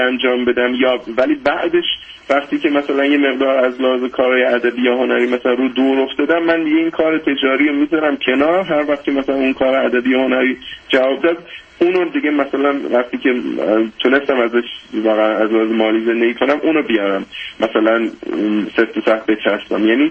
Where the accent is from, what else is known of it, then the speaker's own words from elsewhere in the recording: Iran; born there; moved away; ما با یه تفکرات خیلی غلطی توی ایران بالاخره به دنیا اومدیم،